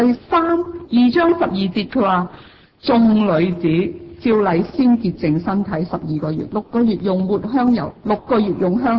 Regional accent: Guangzhou, Guangdong, China; 我哋广州人话有风就会点啊，使尽力。

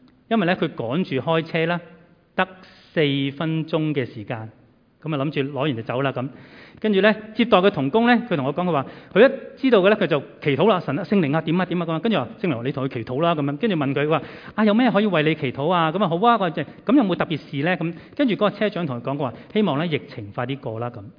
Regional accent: Guangdong, China

